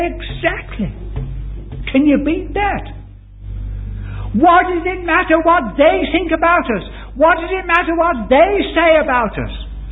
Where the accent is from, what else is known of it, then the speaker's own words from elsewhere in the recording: Croydon, London, United Kingdom; I come from Croydon, which is the most southerly point of the vast Greater London area